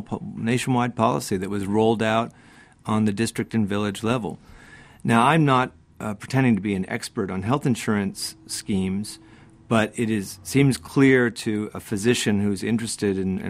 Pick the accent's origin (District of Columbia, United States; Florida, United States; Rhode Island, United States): Florida, United States; having rarely been out of the United States after growing up in Florida